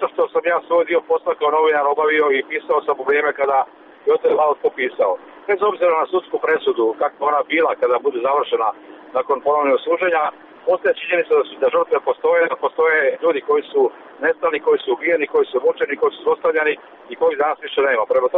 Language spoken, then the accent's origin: Croatian; Croatia; pravosuđe kod nas u Hrvatskoj stvarno nepredvidivo